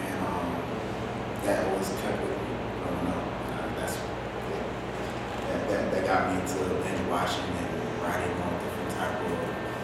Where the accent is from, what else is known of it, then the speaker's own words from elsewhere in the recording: Harvey, Illinois, United States; I'm from Harvey.